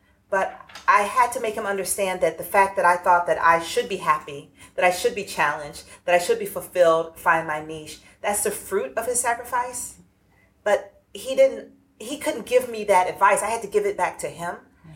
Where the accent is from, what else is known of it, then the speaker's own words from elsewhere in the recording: Atlanta, Georgia, United States; I grew up in the urban South. I grew up in Atlanta, a major city. My parents grew up in small Southern towns.